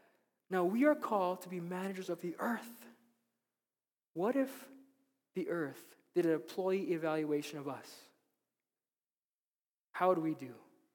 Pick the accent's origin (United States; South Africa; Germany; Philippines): Philippines; Okay, I'm Filipino